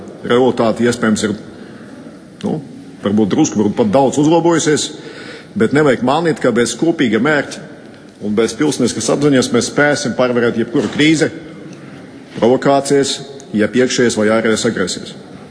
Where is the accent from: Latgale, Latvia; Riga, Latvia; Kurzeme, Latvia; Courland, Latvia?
Riga, Latvia; Latvian is a second language; Es uzaugu vienu no Rīgas mikrorajoniem, galvenokārt pavadot laiku ar draugiem pagalmā.